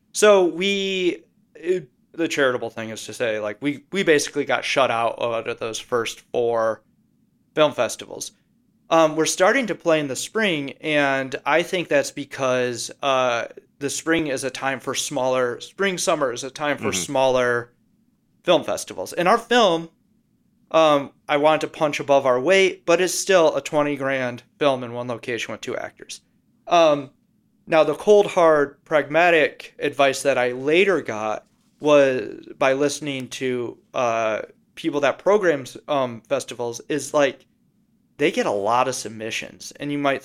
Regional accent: Michigan, United States; now in Chicago, United States; We will be playing in my home state of Michigan and then in Georgia.

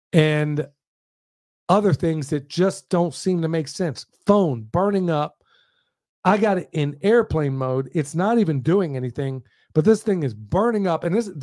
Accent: Oklahoma, United States; but where I grew up in Oklahoma, believe me, every single day the N-word was coming out of somebody's mouth.

